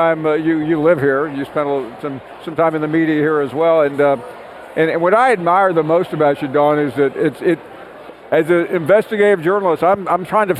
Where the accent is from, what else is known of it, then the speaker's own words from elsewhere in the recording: Memphis, Tennessee, United States; I mean, growing up in Memphis, going through Nashville on the way to college.